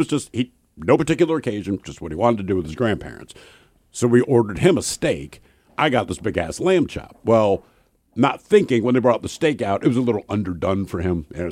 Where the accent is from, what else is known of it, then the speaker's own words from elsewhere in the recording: Algona, Iowa, United States; That remind me of the house I grew up in Algona.